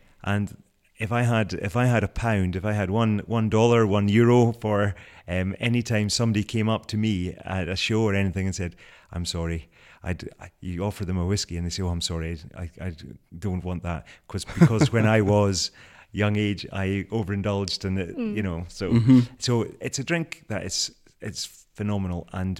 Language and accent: English; Inverness, Scotland, United Kingdom; where we grew up in Inverness, which is what, an hour drive from Elgin.